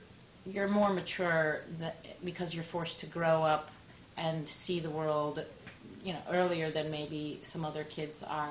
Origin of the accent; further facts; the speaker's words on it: Dobbs Ferry, New York, United States; also born or lived in Westport, Connecticut; I grew up in Dobbs Ferry, New York, and then I lived in Westport, Connecticut